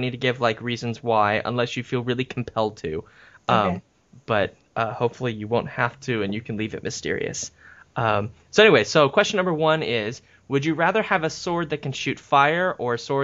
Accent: West Coast, United States; 'Cause I'm from the West Coast, and we still ride horses and stuff out there

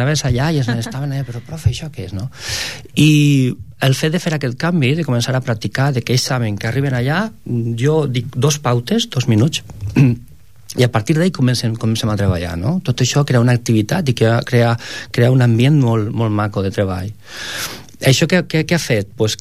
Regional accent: Valencian Community, Spain; now in Catalonia, Spain; Jo, com a valencià que soc, pues vaig intentar començar més el tema de la música instrumental.

